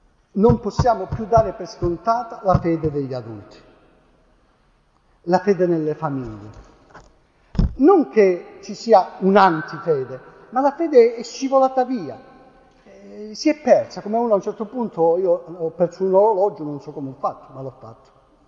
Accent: Calabria, Italy; sono calabrese, sono un po' bravo

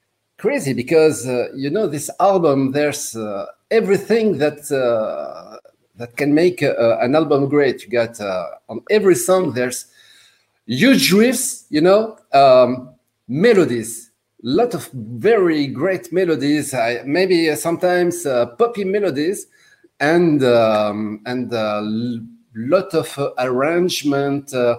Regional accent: Tunisia; English is a second language; I spoke about speaking French, but I'm from Tunisia.

